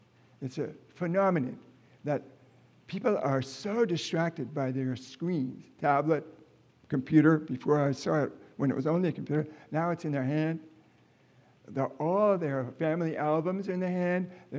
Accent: Japan; I mean, I was raised in Japan

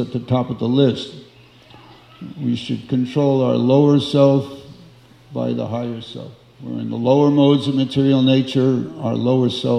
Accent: New York, United States; I'm from New York, and my style is to also quote a shloka and tell a joke

